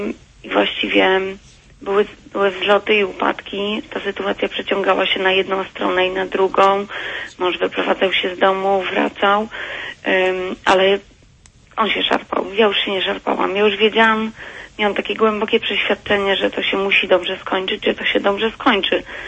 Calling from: Warsaw, Masovian Voivodeship, Poland; Jestem z Warszawy.

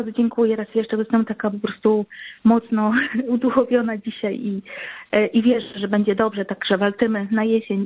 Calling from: Kraków, Lesser Poland, Poland; Ja dzwonię z Krakowa.

